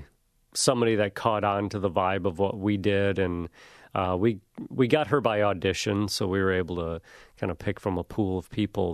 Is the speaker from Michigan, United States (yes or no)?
yes; Grand Rapids, Michigan, United States; No, I grew up in Grand Rapids.